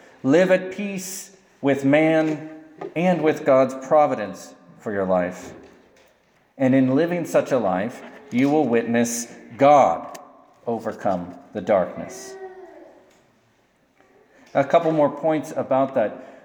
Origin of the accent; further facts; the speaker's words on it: Lewiston, Idaho, United States; Like, I was raised in Lewiston. I get the Western man personality.